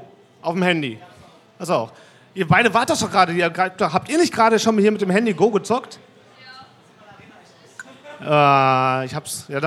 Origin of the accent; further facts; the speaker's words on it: Mülheim an der Ruhr, North Rhine-Westphalia, Germany; Und ich kann mich erinnern, ich komme aus Mülheim, Ruhr.